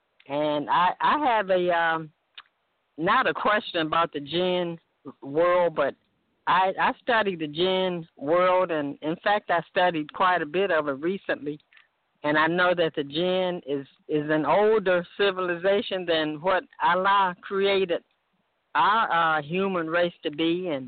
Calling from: Toledo, Ohio, United States; I'm calling from Toledo, Ohio.

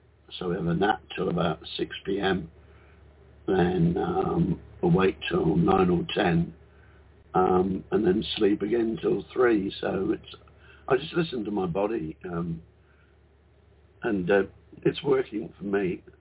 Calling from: Queensland, Australia; G'day, ladies. It's … from the Whitsunday Islands, and it's 3 a.m. in the morning.

